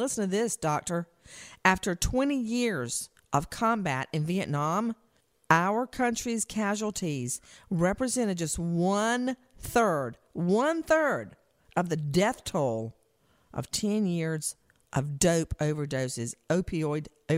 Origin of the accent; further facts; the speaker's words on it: Macon, Georgia, United States; And it was in my hometown.